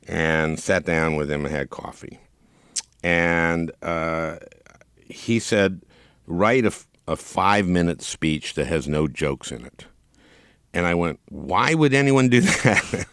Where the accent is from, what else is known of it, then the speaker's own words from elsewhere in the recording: St. Louis Park, Minnesota, United States; And I grew up in St. Louis Park, which is kind of the Jewish suburb of Minneapolis.